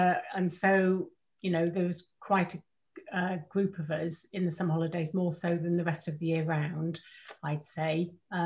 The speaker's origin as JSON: {"language": "English", "town": "St. Harmon", "region": "Wales", "country": "United Kingdom", "tie": "born or raised there", "said": "I was born in South Wales because my parents were living and my father was working down there at the time. And we moved up when I was about four or five. We moved to St. Harmon, which is 8 miles away from Abbeycombe here over the hill."}